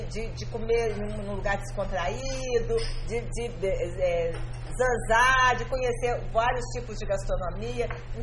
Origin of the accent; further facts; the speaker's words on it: Argentina; Portuguese is a second language; E claro que nós, sendo argentino, uma pizzaria argentina, estando aqui, foi ótimo